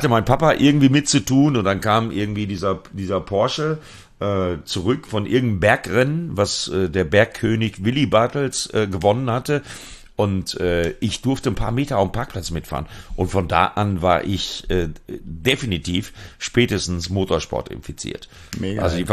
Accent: North Rhine-Westphalia, Germany; meine Heimat, Sauerland, Altena, Plettenberg, Werdohl

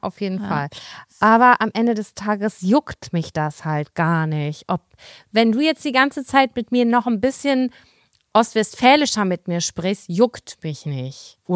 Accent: Germany; Für uns als Deutsche hört sich das wahrscheinlich alles gleich

